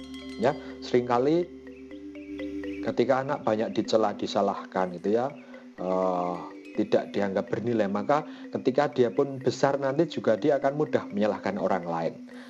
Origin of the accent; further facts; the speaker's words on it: Java, Indonesia; Sebagai orang Jawa atau orang Indonesia, mungkin orang tua kita dulu sangat jarang untuk memuji kita di depan umum